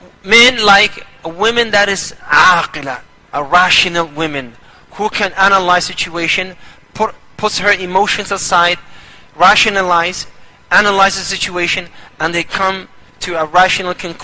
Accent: Somalia; we came from Somalia, our women, they found independency, a lot of them, not all of them, and what they did, they left their husbands

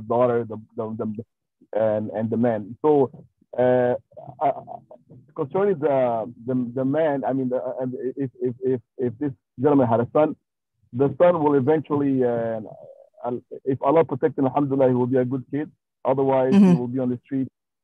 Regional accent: Canada; I'm from Canada.

